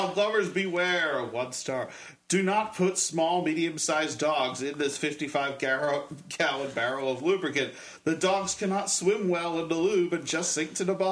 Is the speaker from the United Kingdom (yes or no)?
no; Ireland; now in Wylie, United States; I am an Irish fur now living in the large state of Texas, north of Dallas in the small town of Wiley.